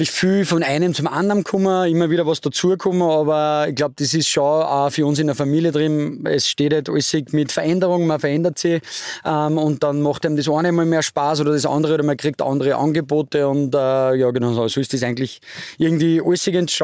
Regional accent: Vöcklabruck, Upper Austria, Austria; born there; Ja genau, ich bin in Vöcklabruck geboren.

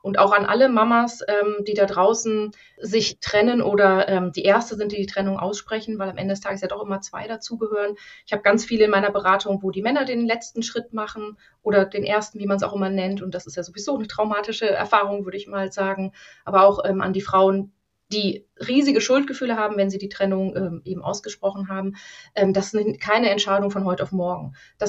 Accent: Lower Saxony, Germany; born there; Ja, ich lebe in der Nähe von Hamburg, bin aber gebürtige Niedersächsin aus der Region Hannover.

